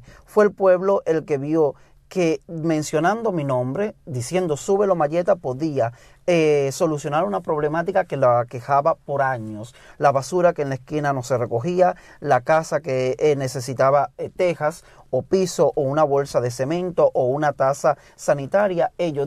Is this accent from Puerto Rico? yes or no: no; Cuba; lo poco que podía tener claro. Como joven cubano.